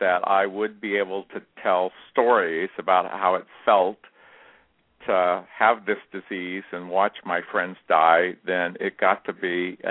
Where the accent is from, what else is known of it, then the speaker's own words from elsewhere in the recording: Kansas City, United States; also born or lived in Manhattan, United States; Well, I grew up in Kansas City. I ended up going to K-State in Manhattan, Kansas. I stayed there 22 years.